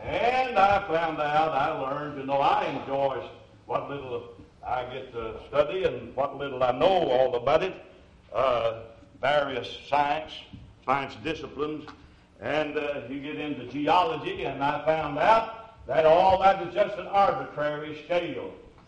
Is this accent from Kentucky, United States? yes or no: yes; Kentucky, United States; Where I grew up down in Kentucky, if you take a hair from a horse's tail and put it in rainwater